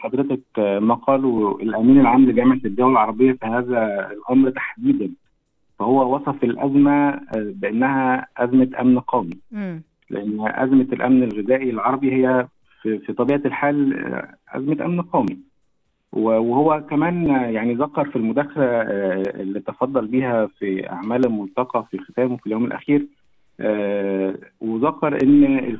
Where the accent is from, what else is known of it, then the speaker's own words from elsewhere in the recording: Egypt; وباعتباري أن أنا مصري